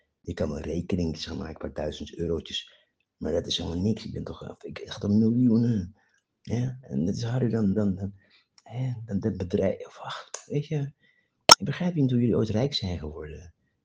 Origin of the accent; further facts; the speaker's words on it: Klaaskreek, Brokopondo, Suriname; Waar ik vandaan kom in de Klaaskreek, daar is de goudader. Met mijn oma liep ik vroeger door de jungles